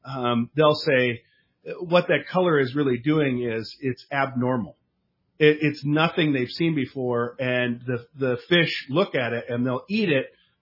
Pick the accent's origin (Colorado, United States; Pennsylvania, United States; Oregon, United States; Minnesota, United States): Minnesota, United States; like I grew up in Minnesota, we fish what's called a lemon head